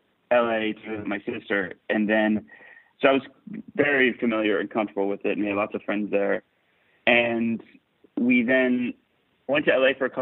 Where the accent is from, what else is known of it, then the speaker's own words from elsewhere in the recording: Texas, United States; But there were two times growing up in Texas where there was a big Walmart convention.